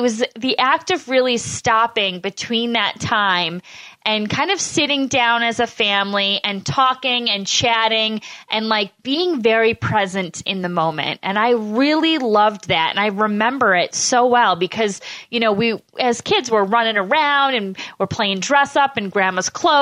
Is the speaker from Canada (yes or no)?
no; Syracuse, New York, United States; this all kind of cultivated from my background when I was growing up in Syracuse.